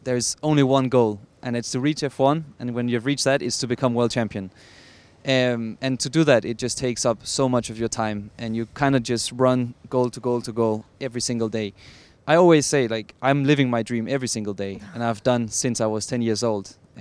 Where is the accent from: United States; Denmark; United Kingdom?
Denmark; Yeah, so I'm from Denmark. I'm 22 years old now.